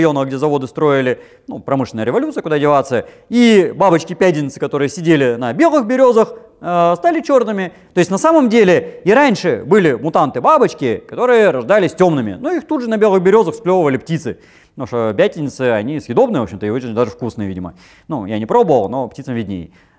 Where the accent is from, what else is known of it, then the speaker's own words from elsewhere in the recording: Zheleznodorozhny, Moscow Oblast, Russia; у меня в моем родном городе Железнодорожный